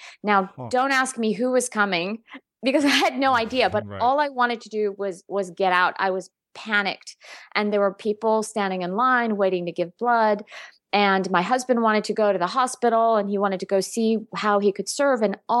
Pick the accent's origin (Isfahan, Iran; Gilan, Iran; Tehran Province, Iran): Tehran Province, Iran; Tehran; I was born in Iran. I was born in Tehran. I'm actually a Tehran girl.